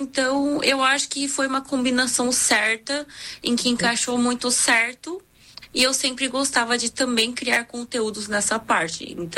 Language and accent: Portuguese; South Korea; Portuguese is a second language; E eu acredito que eu sou uma dessas raríssimas pessoas que existem aqui na Coreia. E também acaba que eu sou sendo coreana, né?